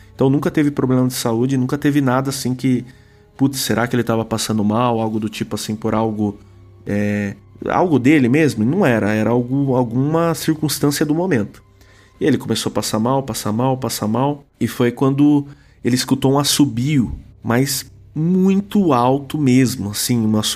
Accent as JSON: {"language": "Portuguese", "town": "Itapeva", "region": "São Paulo", "country": "Brazil", "tie": "born there", "said": "O meu avô, depois de muito tempo, foi pra Itapeva. É a cidade onde eu nasci"}